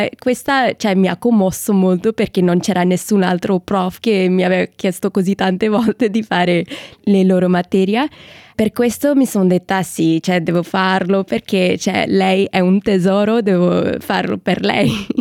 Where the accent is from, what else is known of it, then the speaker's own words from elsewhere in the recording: Australia; also born or lived in Malaysia / Singapore; Sì, che io adesso ho 23 anni, sì. Sono nata in Malesia solo perché il mio padre lavorava lì in quel momento. Dopo ci siamo trasferiti a Singapore, che c'era la mia sorella che è nata lì. Dopo siamo venuti in Australia